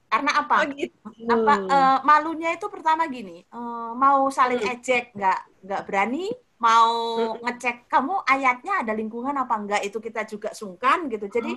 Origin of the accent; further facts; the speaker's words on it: Wonogiri, Central Java, Indonesia; Saya anak kampung, Mbak. Saya asli dari Wonogiri.